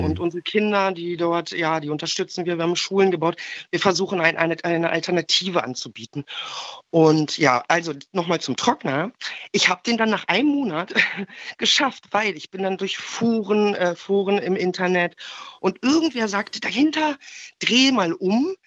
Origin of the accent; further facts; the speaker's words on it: Ghana; Und ich finde es aber auch immer wieder interessant, gerade bei uns in Ghana, wie die Menschen auch die Maschinen umbauen und umfunktionieren.